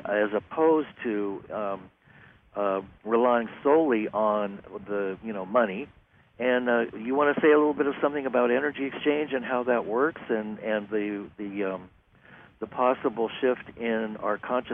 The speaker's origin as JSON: {"language": "English", "town": "Santa Barbara", "region": "California", "country": "United States", "tie": "born or raised there", "said": "that's my hometown"}